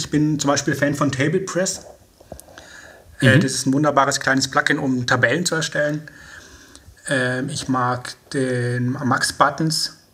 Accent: Munich, Bavaria, Germany; now in Hamburg, Germany; ich komme aus Bayern, aus München, um genau zu sein. Mich hat es vor circa 2 Jahren nach Hamburg getrieben

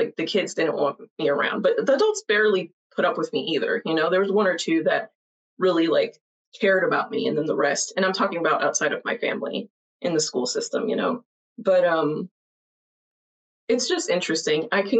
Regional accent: Miami, Florida, United States; So I grew up in Miami. I am Hispanic. My parents are both from Venezuela, and they came here.

